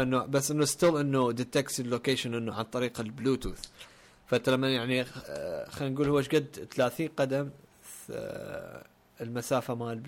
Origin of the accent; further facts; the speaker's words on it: Syria; فعلى العموم انا سوري طبعا